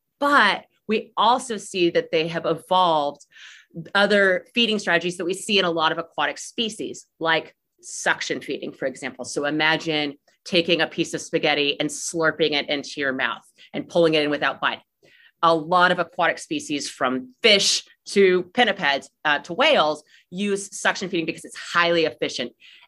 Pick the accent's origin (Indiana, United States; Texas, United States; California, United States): Texas, United States; Dripping Springs; So I'm Texan originally. I grew up in Dripping Springs, so about 2 hours south of here.